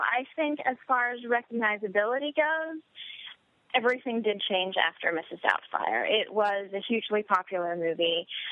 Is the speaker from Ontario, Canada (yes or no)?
yes; Ontario, Canada; I am Canadian. I lived outside of Toronto.